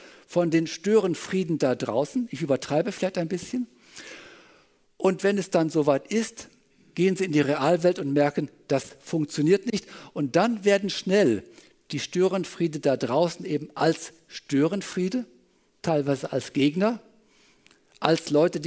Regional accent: North Rhine-Westphalia, Germany; Ich bin aufgewachsen in Westfalen auf einem einsamen Bauernhof.

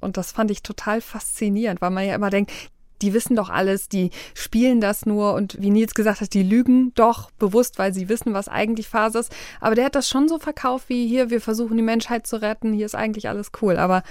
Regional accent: United States; das waren wir Amerikaner, die das gemacht haben.

